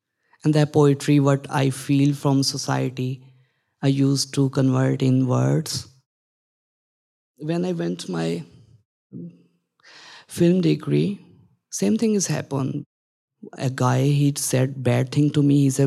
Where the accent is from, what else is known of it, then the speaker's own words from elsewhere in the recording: Pakistan; English is a second language; I'm from Pakistan. Being a trans born in Pakistan, it was a sin.